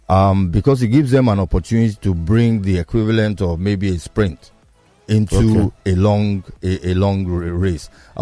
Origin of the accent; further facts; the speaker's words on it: Surulere, Lagos, Nigeria; I knew him when I was growing up in Surulere.